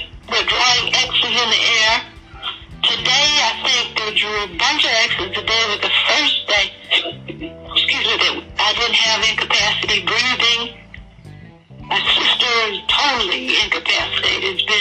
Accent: Michigan, United States; No, see, I'm not around here. I asked my sister. I'm from Michigan.

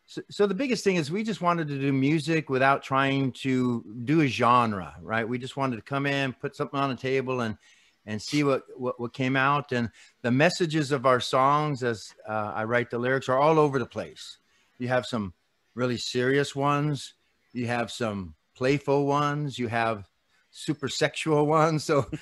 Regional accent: Los Angeles, California, United States; So, You know, if I'm from Los Angeles, so the station we listened to was K Earth 101.

